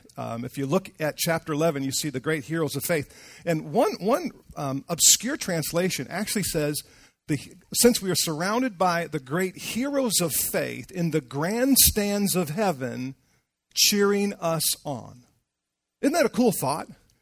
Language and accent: English; Detroit, Michigan, United States; Sorry, I just say things differently, but, you know, I'm from Detroit, right? From the clubs.